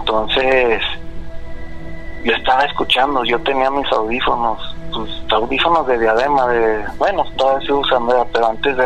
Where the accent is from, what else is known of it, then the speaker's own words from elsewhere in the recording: Zacatecas, Mexico; tengo 35 años. Y soy de Zacatecas, de aquí del centro.